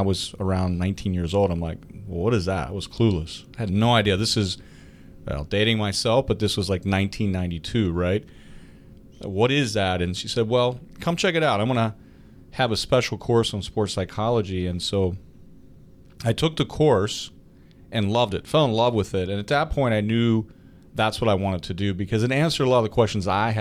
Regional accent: Clarion, Pennsylvania, United States; And so I went to Clarion University, my hometown university

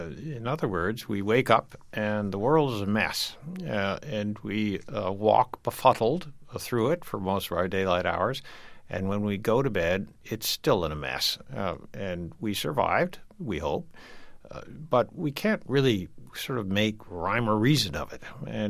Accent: Gloucester, Massachusetts, United States; And we come from Gloucester, Mass., in fact, just a little bit north of you.

